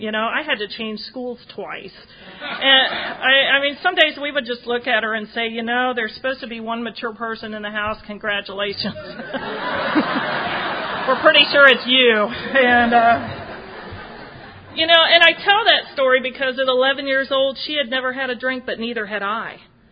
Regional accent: Oxford, Ohio, United States; You know, I grew up in a college town. I grew up in Oxford, Ohio, where Miami University is, and I was going to college football games as a 6- and 7-year-old.

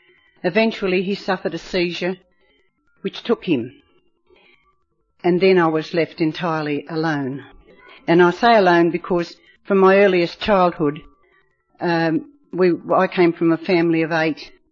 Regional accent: New South Wales, Australia; And I come from the Manning area.

